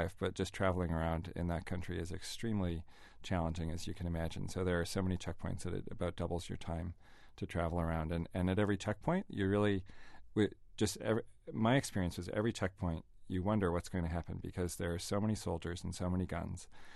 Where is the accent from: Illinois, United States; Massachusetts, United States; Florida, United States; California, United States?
Massachusetts, United States; Boston; I didn't appreciate as a Bostonian, just how much freedom we have.